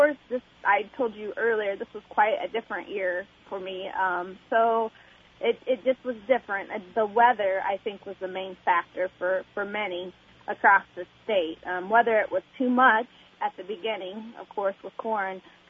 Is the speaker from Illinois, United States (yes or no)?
yes; Nokomis, Illinois, United States; Well, I'm originally from Nokomis, Illinois, so Montgomery County, currently living in Christian County.